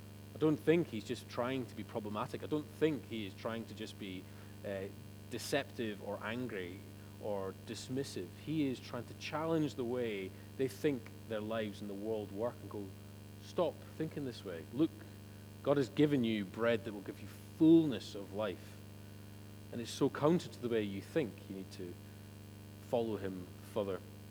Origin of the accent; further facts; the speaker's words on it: Oban, Scotland, United Kingdom; So I'm from Oban